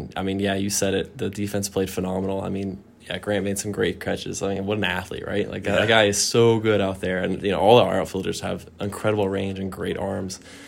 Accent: Atlanta, Georgia, United States; being a hometown team, you know, as we grew up in Atlanta

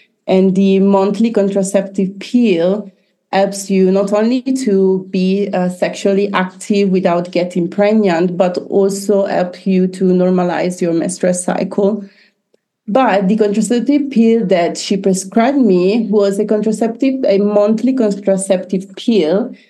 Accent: Italy; I come from Italy

